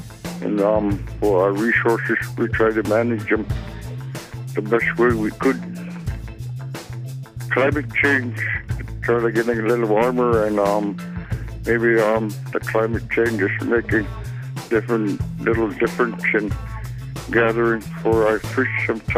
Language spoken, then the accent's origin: English; Wainwright, Alaska, United States; I'm from Wainwright and the mayor of Wainwright. 29 years I've been here in Wainwright, and I come from down further west from Point Hope.